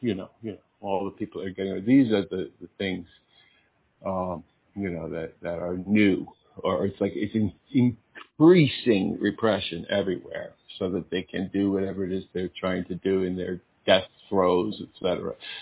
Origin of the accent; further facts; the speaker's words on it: United States; I grew up in the United States.